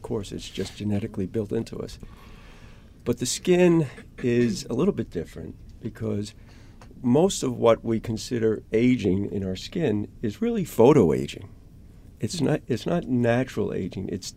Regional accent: Long Island, New York, United States; I grew up on Long Island.

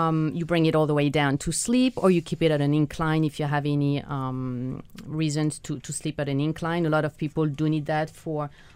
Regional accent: France; English is a second language; If you wonder where my accent is from, I'm from France originally

